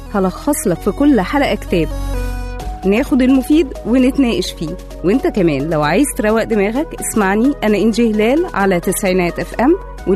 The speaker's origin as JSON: {"language": "Arabic", "country": "Egypt", "said": "حقيقي حدث كلنا كمصريين المفروض نفخر بيه ونحس باعتزاز كده بمصريتنا"}